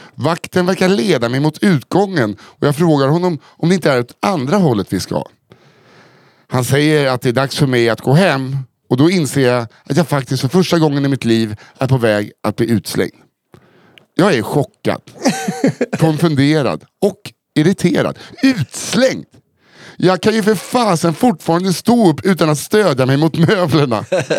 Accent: Norrland, Sweden; Eftersom att jag är uppvuxen i Norrlands inland så är ett antal järn bara en omskrivning för ser man dubbelt

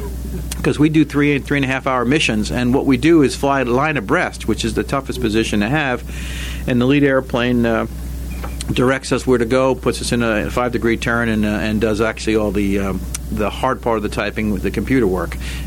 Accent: New York, United States; I was down south with the Navy, and I'm from New York.

